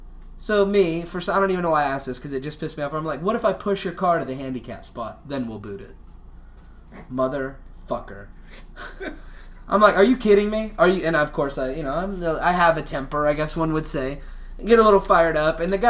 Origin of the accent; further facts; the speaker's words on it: New York, United States; I've had a gun in my face before. I grew up in New York. Shit was salty where I grew up.